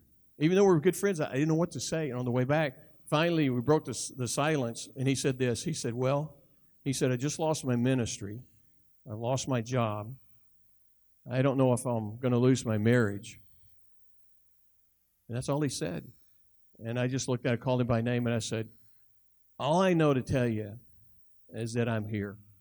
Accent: Chalkville, Alabama, United States; I grew up in Chalkville, Alabama. Everybody knew everybody.

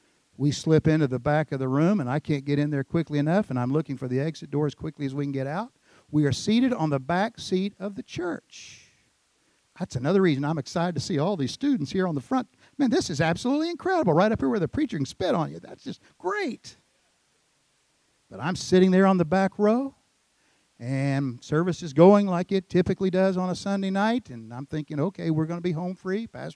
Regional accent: Oklahoma City, Oklahoma, United States; I grew up in the Oklahoma City area, so try to overlook this part, but I was a Putnam City Pirate all those many years ago

